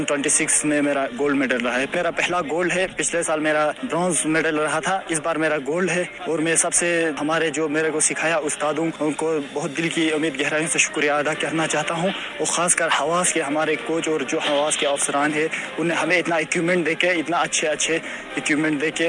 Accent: Kargil, Ladakh, India; میں کارگل کا رہنے والا ہوں

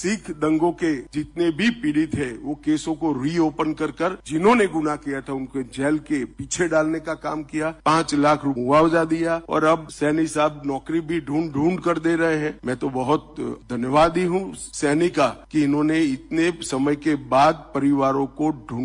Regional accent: India; born there; मैं ऐसे देश में पैदा हुआ हूँ

